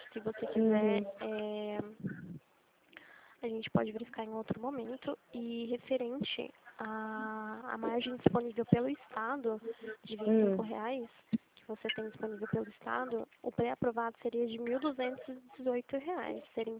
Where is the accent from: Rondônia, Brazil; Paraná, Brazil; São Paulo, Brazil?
São Paulo, Brazil; sou de São Paulo.